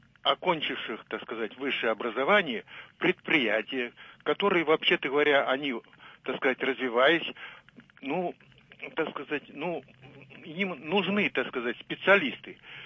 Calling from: Ryazan, Ryazan Oblast, Russia; я из Рязани, бывший инженер-физик, вот, окончивший МИФИ.

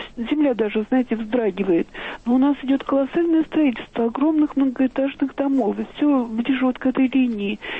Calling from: Moscow, Russia; Я живу в районе Октябрьского поля. У нас, когда стоишь на улице маршрута Бирюзова, слышно, как идут поезда метро. Земля даже, знаете, вздрагивает. Но у нас идет колоссальное строительство огромных многоэтажных домов.

